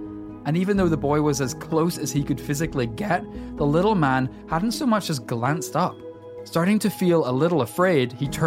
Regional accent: Ireland; accent: Southern Irish; I think we've established on previous episodes that my Southern Irish accent is really indistinguishable from a pirate voice.

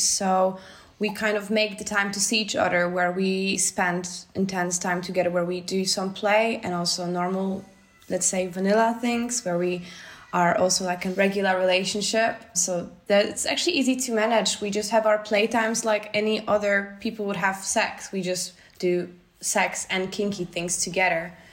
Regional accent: Berlin, Germany; Yeah, I grew up in Berlin.

